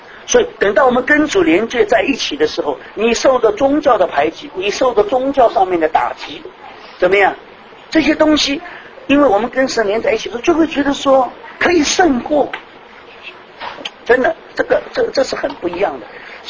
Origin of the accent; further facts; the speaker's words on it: China; 犹太人受的苦会比我们中国人受的苦少吗？